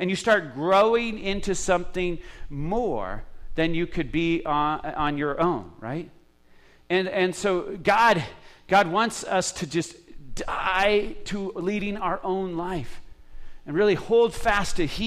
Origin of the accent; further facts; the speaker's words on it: Spokane, Washington, United States; The church I grew up in Spokane